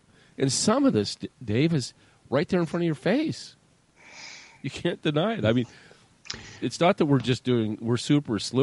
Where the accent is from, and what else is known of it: California, United States